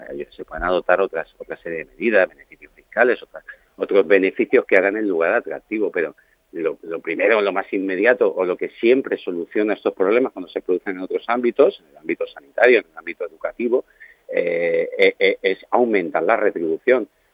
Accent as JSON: {"language": "Spanish", "town": "Valencia", "region": "Valencian Community", "country": "Spain", "lives_now": "Ibiza, Spain", "said": "incluso yo mismo soy de Valencia."}